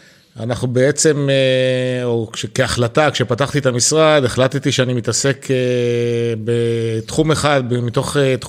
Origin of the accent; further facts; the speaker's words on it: Jerusalem, Jerusalem District, Israel; born there; אני נולדתי בבית הכרם. נולדתי בחוף כרמון, יש לי חיבה יתרה לשכונה הזאת.